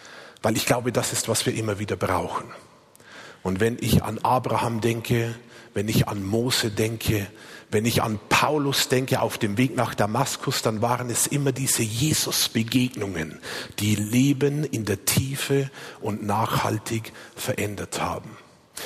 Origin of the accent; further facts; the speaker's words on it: Bleibach, Bavaria, Germany; weil das ist in einem kleinen Dorf im Bayerischen Wald, Bleibach, wo ich herkomme